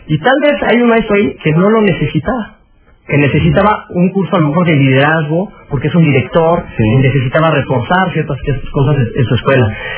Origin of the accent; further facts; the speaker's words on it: Mexico; lo que tenemos que pensar como mexicanos es qué es lo que nos une